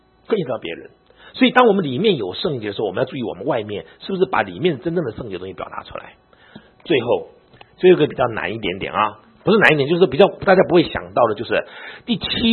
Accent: China; 这是我们中国人的想法，对不对？

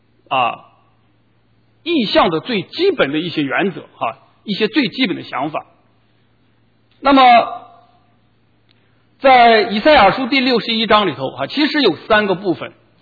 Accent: United States; 那对我们美国人最切身的是我们美国政府关门了

